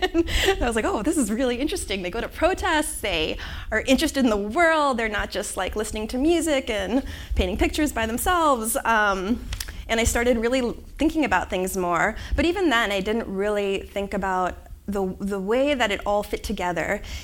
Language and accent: English; Florida, United States; I do the worst drawing of my home state. This is how I always draw it. I grew up in Florida